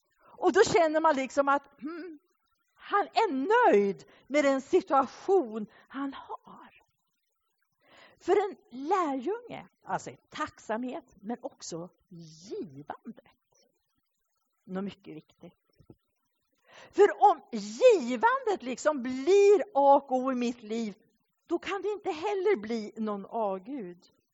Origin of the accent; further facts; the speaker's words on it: Sweden; born there; Det är ju ingen självklarhet att vi föddes i Sverige och att vi har det så bra.